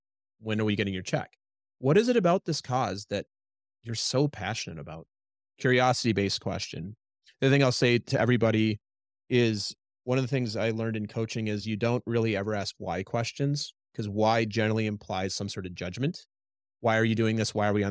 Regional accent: Midwest, United States; It's a context I grew up with in Midwest. Just the way I grew up is we're humble.

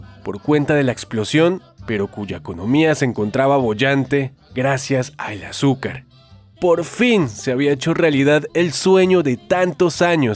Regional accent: Cali, Valle del Cauca, Colombia; toda la identidad de lo que somos los caleños

